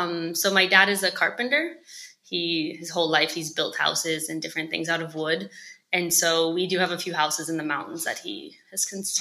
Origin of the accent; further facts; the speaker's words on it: Alaska, United States; being from Alaska has given me the opportunity to share these experiences with kind of the world. So growing up in Alaska, yes, it's a little like you would imagine.